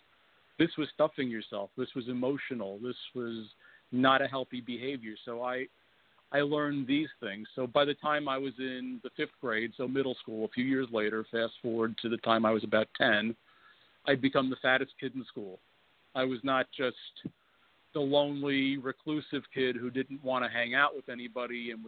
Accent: New York, United States; I went to a small private school at the time growing up in Long Island

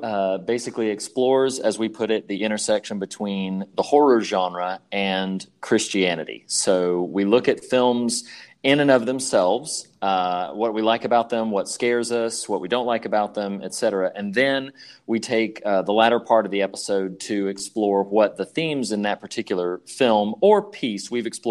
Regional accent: the South, United States; I grew up in the South, charismatic Pentecostal church culture.

